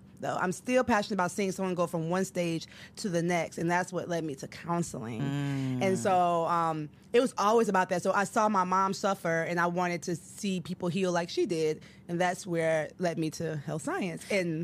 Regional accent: Chicago, Illinois, United States; I grew up in Chicago. My family's from Ghana, West Africa.

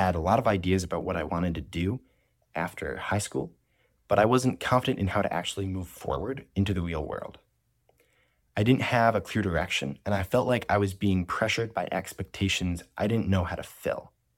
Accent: New York, United States; I'm from New York

